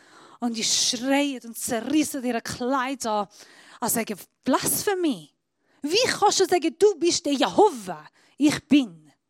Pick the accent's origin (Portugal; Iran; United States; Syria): Iran; German is a second language; now in Switzerland; Ich bin Iranerin, ich darf nicht nach Israel, bis ich den Schweizer Pass habe.